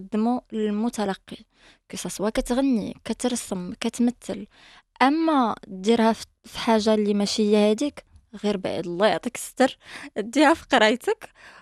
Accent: Fez, Fès-Meknès, Morocco; تصور في مدينة فاس باللباس ديال فاس التقاليد ديال فاس وانا بنت فاس

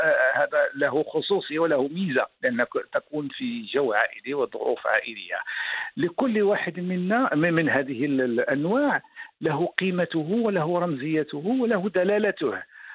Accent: Morocco; كنا نحن 3 صحفيين من المغرب.

